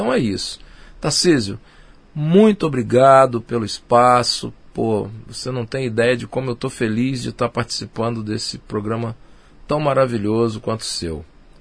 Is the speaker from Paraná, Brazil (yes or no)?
no; Espírito Santo, Brazil; E eu, como capixaba, depois de alguns anos correndo muito atrás lá de espaços no Rio, resolvi fazer esse trabalho de volta, né, minhas origens, e buscar esse espaço aqui